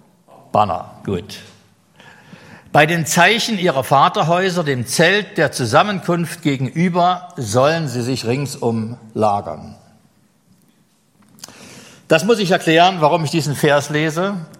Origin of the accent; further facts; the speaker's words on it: Brandenburg, Germany; Ich komme aus der Uckermark. Bis zur nächsten mir bekannten christlichen Gemeinde sind es etwa 110 Kilometer.